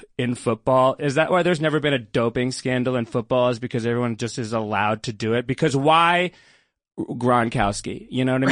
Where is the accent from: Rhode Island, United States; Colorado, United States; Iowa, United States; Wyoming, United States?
Rhode Island, United States; I am from Rhode Island, and I am not a Patriots fan